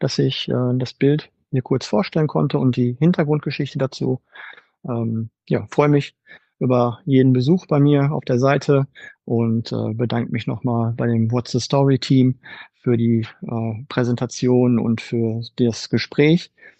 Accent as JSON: {"language": "German", "town": "Bochum", "region": "North Rhine-Westphalia", "country": "Germany", "tie": "born or raised there", "said": "Ich komme aus Bochum, bin quasi gebürtiger Wattenscheider."}